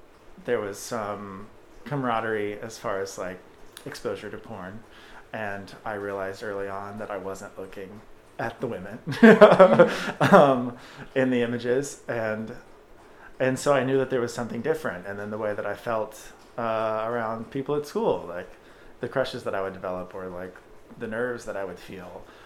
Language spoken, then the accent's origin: English; Texas, United States; Growing up in Texas, in small-town Texas, it creates an atmosphere of not a lot of inclusivity, just naturally and regionally, and being a part of a family that is religiously based.